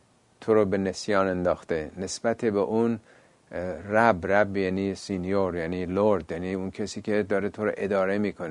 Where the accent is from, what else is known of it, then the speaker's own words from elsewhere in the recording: Iran; حالا ما ایرانی هستیم میتونیم بگیم به اندازه تهران